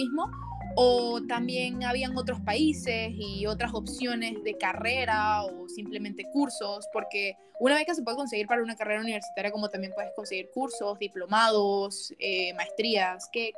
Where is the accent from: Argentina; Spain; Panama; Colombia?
Panama; nosotros como panameños, como personas que se quieren ir a estudiar